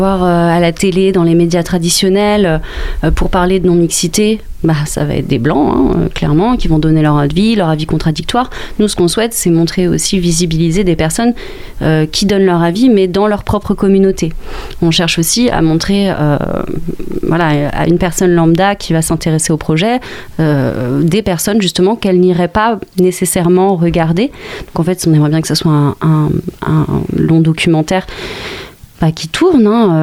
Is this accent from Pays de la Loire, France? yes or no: yes; Angers, Pays de la Loire, France; Parce qu'on est d'Angers toutes les deux, qu'on a commencé à militer pas mal à Angers